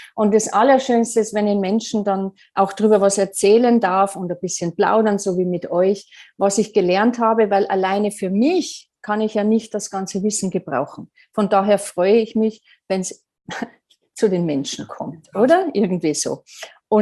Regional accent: Bavaria, Germany; ich komme ja aus Bayern

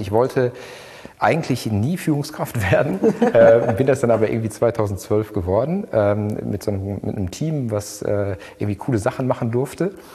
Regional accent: North Rhine-Westphalia, Germany; Ich komme aus dem Ruhrgebiet

